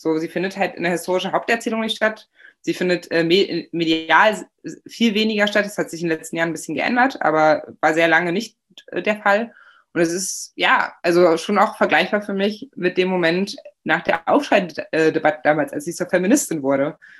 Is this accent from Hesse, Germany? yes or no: no; Magdeburg, Saxony-Anhalt, Germany; now in Berlin, Germany; dass ich aus Ostdeutschland komme. Also ich bin in Magdeburg aufgewachsen, wie gesagt